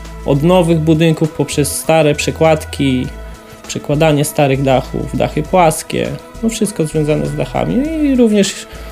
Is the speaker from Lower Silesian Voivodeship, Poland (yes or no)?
no; Przylep, Lubusz Voivodeship, Poland; Wszyscy praktycznie pochodzimy z miejscowości Przylep.